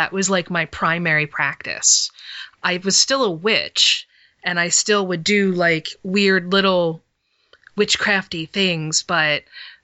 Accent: New Jersey, United States; I grew up in South Jersey, in a broken family, single mother, and I had two older brothers

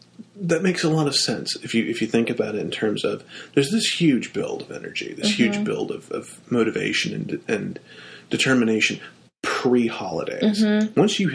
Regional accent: the South, United States; Did my black-eyed peas, because I'm from the South, Missy.

